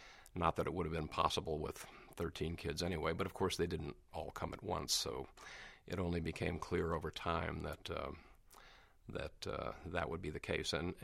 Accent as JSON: {"language": "English", "town": "Oakland", "region": "California", "country": "United States", "tie": "born there", "said": "And I was born in Oakland, California on January 23rd, 1949."}